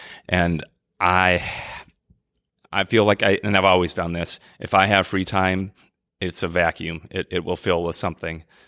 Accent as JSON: {"language": "English", "region": "Minnesota", "country": "United States", "tie": "born or raised there", "said": "right along the St. Croix River in lovely Minnesota, my home state."}